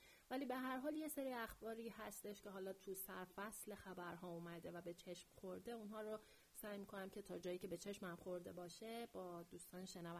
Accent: Iran; به عنوان یه ایرانی آدم خجالت میکشه

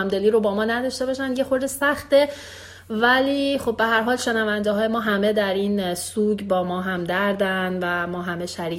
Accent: Iran; moved away; حالا ما که خارج از ایران هستیم تازه این مشکل رو داریم که خیلی همون با غیر ایرانی ها داریم کار میکنیم

